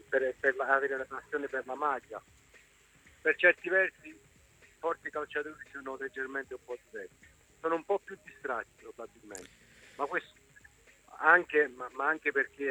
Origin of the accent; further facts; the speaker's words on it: Campania, Italy; No, cantare, pur essendo un campano, non mi viene, però lo ricordo bene.